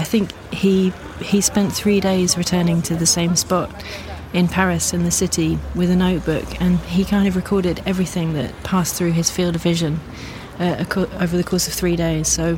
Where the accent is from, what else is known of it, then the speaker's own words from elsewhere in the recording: London, United Kingdom; I'm from South London